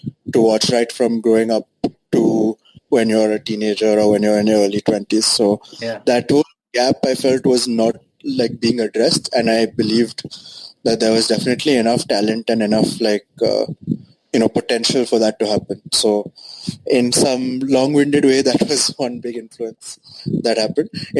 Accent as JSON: {"language": "English", "town": "Mumbai", "region": "Maharashtra", "country": "India", "tie": "born or raised there", "also_born_or_lived": "Pune", "said": "So I was born in Pune, lived there till I was about 6 or 7, and then came to Mumbai, where I was till I was about 13. I guess I think I had a fairly typical kind of middle-class Indian childhood."}